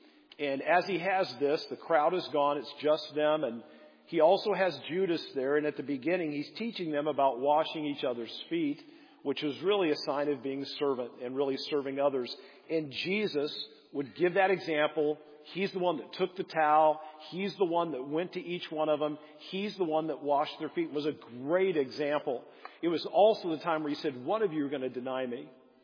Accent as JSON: {"language": "English", "region": "Midwest", "country": "United States", "said": "I came from the Midwest, came to camp there in New York."}